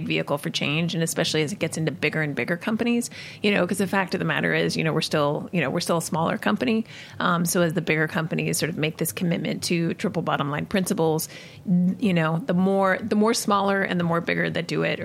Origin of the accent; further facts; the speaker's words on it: Rocky Mountains, United States; So, you know, I'm from the Rockies.